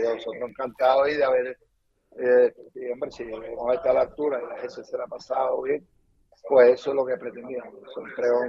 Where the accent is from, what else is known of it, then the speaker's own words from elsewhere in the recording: Andalusia, Spain; lo que somos andaluces y que tenemos una tierra que es muy grande